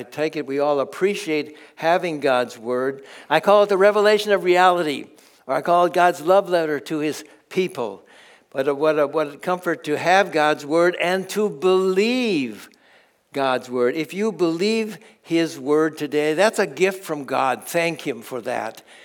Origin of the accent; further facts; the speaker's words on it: Minnesota, United States; and then I grew up in Minnesota, but I grew up only a couple hours from Galen Visser